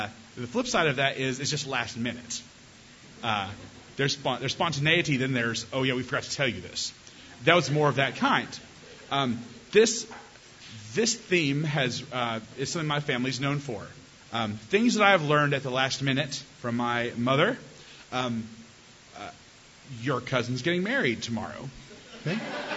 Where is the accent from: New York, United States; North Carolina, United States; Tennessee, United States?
Tennessee, United States; I grew up in East Tennessee, and at that point I was 9 years old